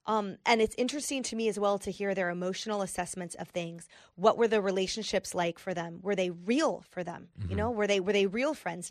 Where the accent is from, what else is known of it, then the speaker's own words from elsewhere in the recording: Canada; I grew up in Canada.